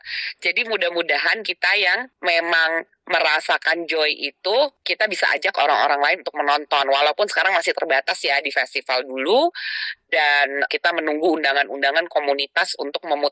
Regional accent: Jakarta, Indonesia; sebagai warga Jakarta, born and bred in Jakarta.

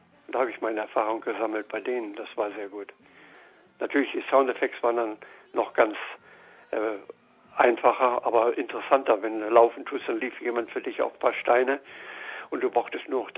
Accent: Bad Harzburg, Lower Saxony, Germany; also born or lived in Danzig, Poland; Und wir sind dann geflüchtet nach Bad Harzburg, sind wir gelandet. Und dort bin ich aufgewachsen im Harz. Und dann, ja, und dann bin ich 65 ausgewandert mit meiner eigenen Familie nach Australien. Erst nach Adelaide für 2 Jahre und dann nach Brisbane.

